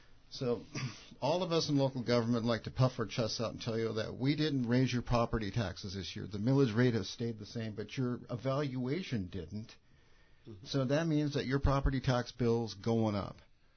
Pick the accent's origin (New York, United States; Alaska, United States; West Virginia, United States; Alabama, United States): Alaska, United States; Ketchikan; And, you know, I'm from Ketchikan, and we've been competing with Juneau in basketball and everything else